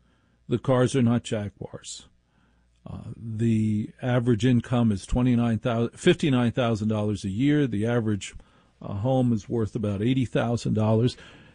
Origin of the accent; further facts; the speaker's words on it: Maplewood, New Jersey, United States; By the way, I grew up in Maplewood, New Jersey, where there were no electioneering signs on the lawn.